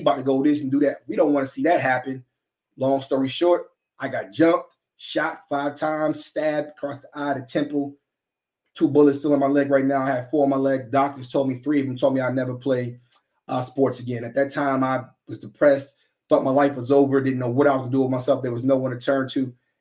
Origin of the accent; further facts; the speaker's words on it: Long Island, New York, United States; So me, I come from Long Island, New York, come from a broken home.